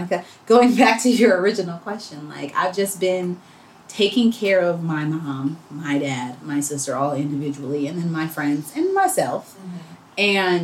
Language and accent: English; the South, United States; I'm from the South, you know, it's the kind of thing where you think that's going to happen when you're 21.